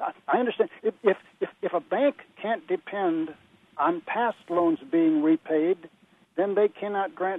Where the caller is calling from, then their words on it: Bloomington, Indiana, United States; Hi, I'm calling from Bloomington, Indiana